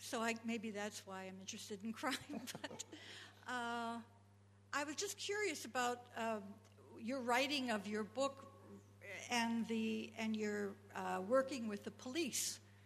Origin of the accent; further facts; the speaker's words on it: Milwaukee, Wisconsin, United States; I'm from the land of Jeffrey Dahmer, as a matter of fact.